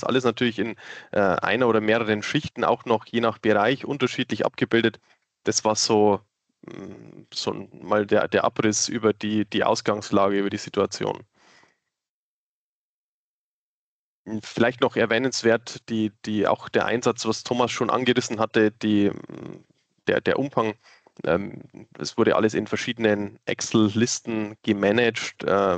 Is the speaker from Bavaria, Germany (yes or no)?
yes; Weiden, Bavaria, Germany; Wie man hören kann, bin ich aus der Oberpfalz-Ecke Weiden.